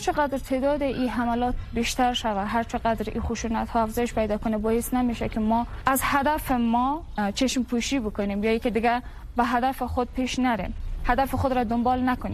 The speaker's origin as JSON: {"language": "Persian", "country": "Afghanistan", "said": "ما دخترای افغان هستیم"}